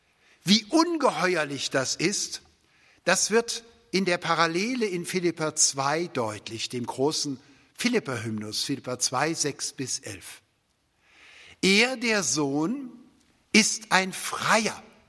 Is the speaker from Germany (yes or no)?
yes; Bad Ems, Rhineland-Palatinate, Germany; Es ist gepflastert bis hoch zu meiner Heimat in Bad Ems